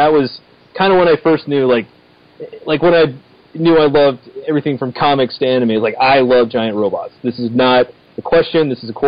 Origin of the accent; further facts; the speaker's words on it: Ireland; And I could be wearing a kilt, even though I'm Irish.